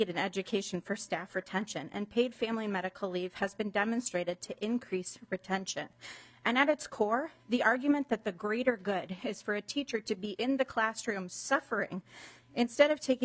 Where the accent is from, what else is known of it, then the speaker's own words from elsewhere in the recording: Minnesota, United States; I have lived and am living the experience of being a Minnesotan without paid family and medical leave protections.